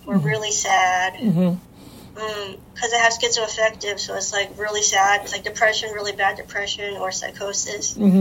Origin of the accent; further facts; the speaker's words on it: San Jose, California, United States; No, I grew up in Silicon Valley, San Jose, California.